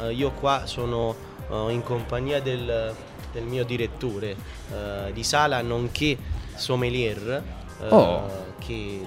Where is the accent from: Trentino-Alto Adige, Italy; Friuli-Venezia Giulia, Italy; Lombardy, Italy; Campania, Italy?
Campania, Italy; E da campano, ovviamente